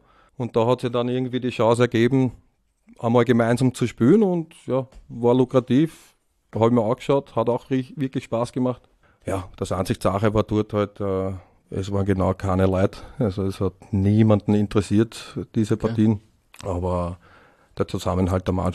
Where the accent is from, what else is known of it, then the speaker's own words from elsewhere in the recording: Vienna, Austria; als Wiener geht es da jetzt nicht so gut in der Steiermark, weil wir Wiener dort, warum auch immer, gell? Ja, nicht so die Sympathieträger sind.